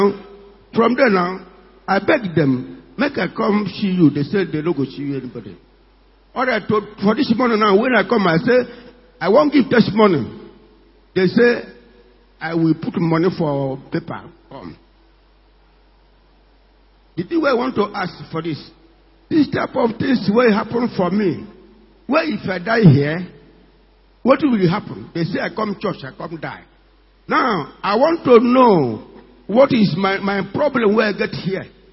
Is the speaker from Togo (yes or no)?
yes; Togo; English is a second language; I'm not from this town. I'm from Togo, from here.